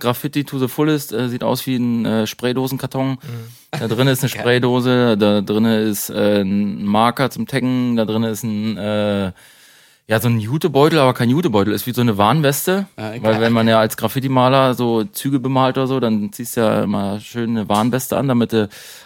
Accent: Gifhorn, Lower Saxony, Germany; ich komme aus vom Land, ne? Ich komme aus Niedersachsen, aus Gifhorn. Da ist die Volkswagen-Manufaktur um die Ecke, ne? Das Riesenwerk. Und da bin ich mit Autos aufgewachsen.

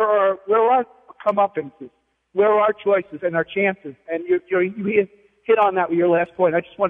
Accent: North Massapequa, New York, United States; I was in my hometown of North Massapequa last night

